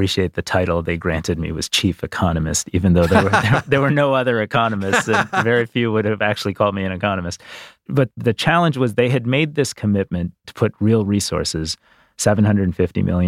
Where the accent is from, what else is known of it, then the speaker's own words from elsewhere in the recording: Detroit, Michigan, United States; My dad worked at Ford Motor Company. I grew up around Detroit. I thought I could be in the auto industry and I was a car kid.